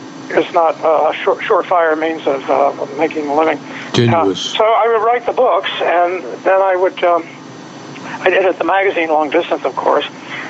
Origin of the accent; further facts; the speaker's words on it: Manhattan, New York, United States; also born or lived in Vermont; I was raised in New York and Vermont. My parents bought a farm in southern Vermont, very, very rural Vermont, when I was five. And then I was raised in Manhattan, where my father taught at Columbia.